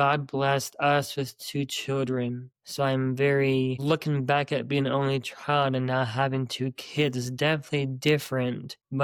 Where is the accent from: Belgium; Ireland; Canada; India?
Canada; also born or lived in Ohio; now in North Carolina, United States; we lived in Canada for about 9 years. So I was raised in Canada for the majority of my childhood. And then we moved to Ohio for 5 years. And then now we're in North Carolina for about 18 plus years